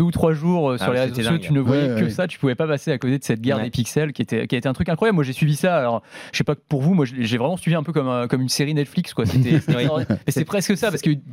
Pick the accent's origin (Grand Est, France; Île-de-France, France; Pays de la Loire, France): Pays de la Loire, France; Nantes; Moi aussi, hein, je suis nantais, hein, ça compte.